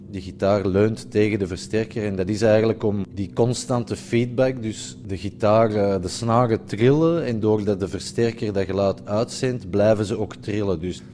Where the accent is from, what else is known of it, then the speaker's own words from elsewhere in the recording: Antwerp, Flanders, Belgium; Ik ben een kunstenaar uit Antwerpen.